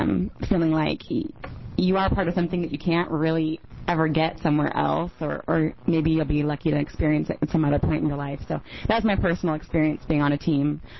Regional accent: Portland, Oregon, United States; I'm from Portland on behalf of Hood to Coast today.

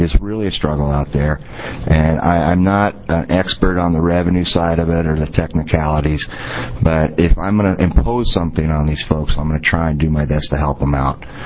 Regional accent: Midwest, United States; the son of people that grew up on dairy farms in Minnesota, cousins of dairy farmers in Minnesota, growing up in the Midwest, working with my friends on and neighbors on their farms my whole young life

